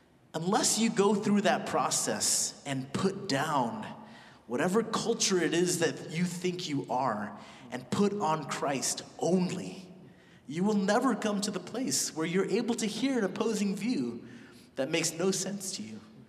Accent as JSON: {"language": "English", "town": "Los Angeles", "region": "California", "country": "United States", "said": "\"Where are you from?\" \"I'm from LA.\" \"No, where are you really from?\" I just kind of felt unsettled."}